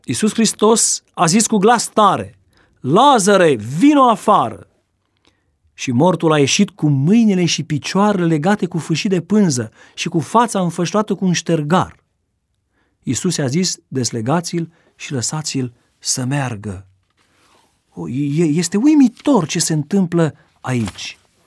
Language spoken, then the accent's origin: Romanian; Prahova, Romania; Soția mea este din Ardeal, eu sunt din Prahova de fel.